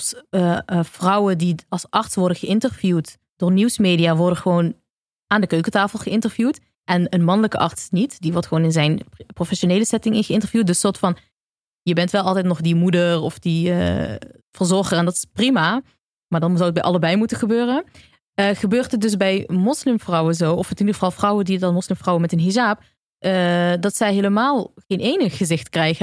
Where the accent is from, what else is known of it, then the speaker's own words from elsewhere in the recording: Eindhoven, North Brabant, Netherlands; Maar als je gaat naar bijvoorbeeld in Eindhoven, waar ik vandaan kom, of een andere plek in Nederland